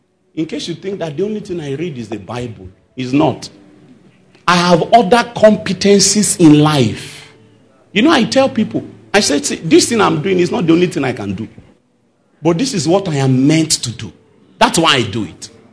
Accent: Nigeria; Now, because I was not just a black. I was a black from Africa. And of course, from Nigeria.

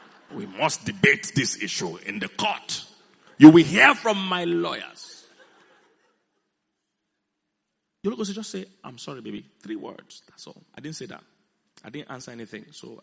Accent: Benue, Nigeria; I'm from Idoma. We don't say it.

